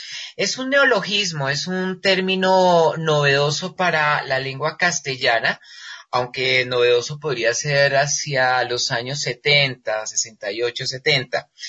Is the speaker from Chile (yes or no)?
no; Colombia; Yo quise remitirme, dado que soy de Colombia, a la definición que legalmente tenemos en este momento.